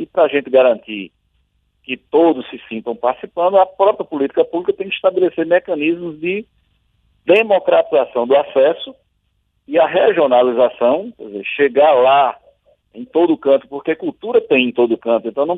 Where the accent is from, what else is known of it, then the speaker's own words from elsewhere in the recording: Pernambuco, Brazil; para que todos nós, pernambucanos aqui, apreciemos e entendamos como nosso, né, como brasileiro que somos